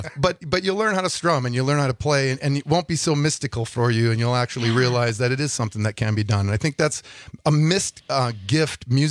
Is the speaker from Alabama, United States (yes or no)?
no; Green Bay, Wisconsin, United States; We're from Green Bay.